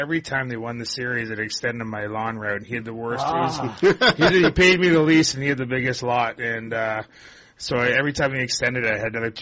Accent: Milton, Ontario, Canada; also born or lived in Peterborough; I was born in Peterborough, grew up outside of Toronto, a town called Milton, and then I went back.

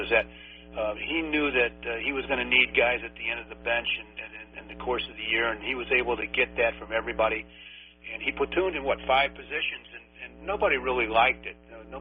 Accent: St. Louis, Missouri, United States; Well, I came from a pretty good-sized city. I grew up in St. Louis, and Cincinnati, of course, spending years there was a good-sized city, but certainly not the size of New York.

